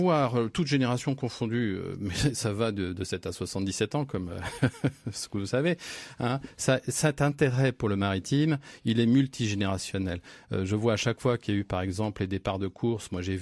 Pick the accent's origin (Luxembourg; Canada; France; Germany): France; Nantes, Pays de la Loire; Moi, je suis un Nantais transbordé.